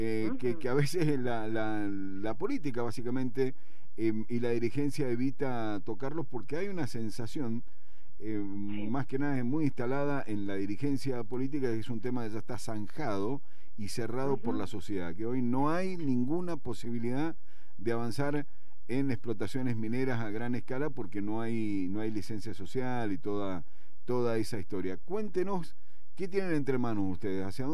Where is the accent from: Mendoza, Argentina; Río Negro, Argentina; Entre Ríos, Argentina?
Mendoza, Argentina; no sabría decirle en verdad si somos todos los mendocinos